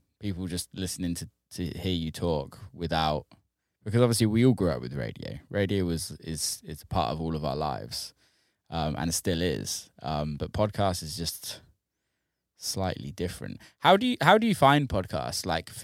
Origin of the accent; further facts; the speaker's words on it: England, United Kingdom; growing up in England, the BBC is like iconic for radio